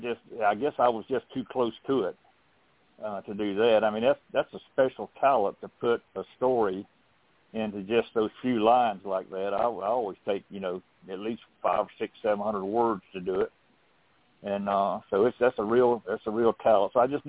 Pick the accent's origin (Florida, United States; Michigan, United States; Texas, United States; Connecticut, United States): Florida, United States; also born or lived in South Alabama; He was when I was born in South Alabama, he was my mother just had been married too long, and he was a tenant farmer, farming on halves for some farm up there. And I think I was 15 months old when we finally moved to North Florida.